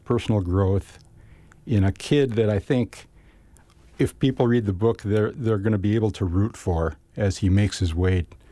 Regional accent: Neenah, Wisconsin, United States; And I know this firsthand because I grew up in Neenah with a Schwinn Typhoon bicycle.

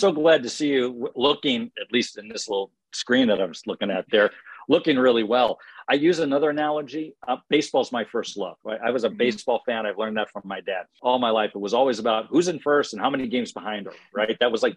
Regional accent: East Coast, United States; now in San Diego, United States; I'm from the East Coast originally.

